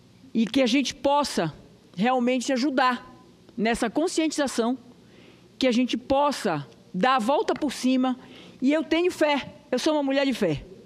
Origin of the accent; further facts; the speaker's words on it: Brazil; Eu tenho fé no Brasil. Eu sou brasileira e acredito no Brasil, mas a gente tem que ir à luta.